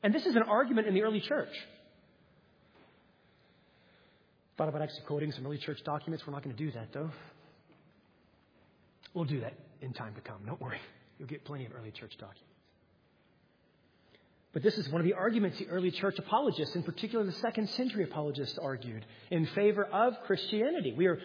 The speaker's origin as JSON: {"language": "English", "country": "United States"}